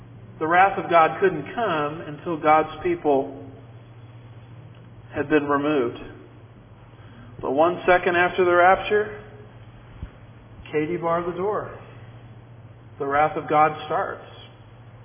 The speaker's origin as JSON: {"language": "English", "country": "United States", "said": "I am an American. I speak as an American."}